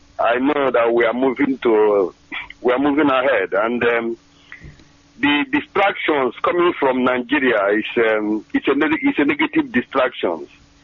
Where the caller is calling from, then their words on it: Trondheim, Trøndelag, Norway; I'm calling from Trondheim in Norway.